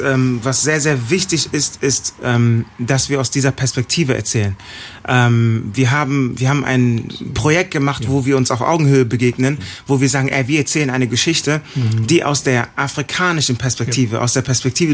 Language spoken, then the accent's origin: German; Ghana; first language Twi; German is a second language; ich habe mich sehr, sehr wohl gefühlt, weil ich war umgeben von Ghanaern und meine erste Sprache war die Sprache, die komplett dort gesprochen wurde.